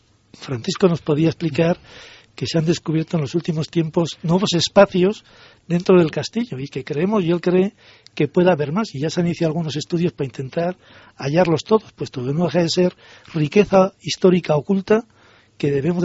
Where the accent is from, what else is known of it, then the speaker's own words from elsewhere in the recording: Teruel, Aragon, Spain; aunque soy natural de Teruel